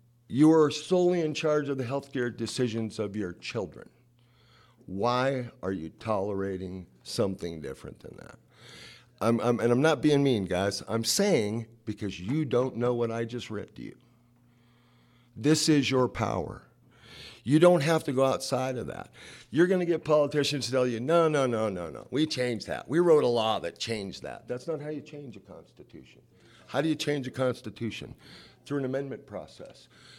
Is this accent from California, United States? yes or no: yes; California, United States; This is the most progressive Republican state, and I come from California, guys.